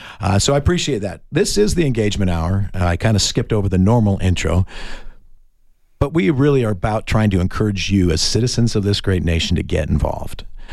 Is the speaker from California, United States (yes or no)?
yes; California, United States; moved away as an adult; now in Arizona, United States; I grew up in California until I was 18, an Orange County Republican in California.